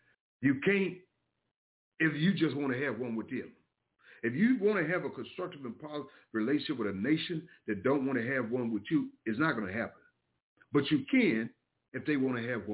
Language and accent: English; the South, United States; So like I'm from the South. We see right through game.